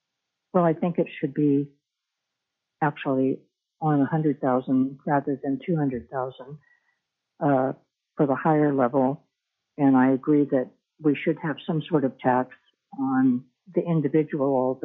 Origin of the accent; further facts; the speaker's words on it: Alaska, United States; I was born and raised here in Alaska